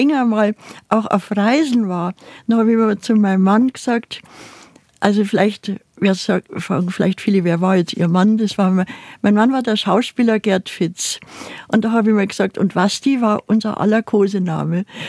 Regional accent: Bavaria, Germany; wie München gebrannt hat und wir als Kinder am Fensterbrett gesessen sind und das gesehen haben und wie die Asche bei uns, wir sind 50 Kilometer von München weg, wie die Asche, der Ascheregen da runtergekommen ist

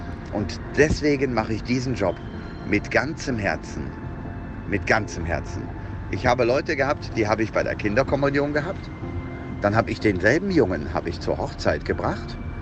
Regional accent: Würselen, North Rhine-Westphalia, Germany; Okay, also ich bin aufgewachsen im Kreis Aachen. Das ist in Würselen, genauso hieß meine Stadt

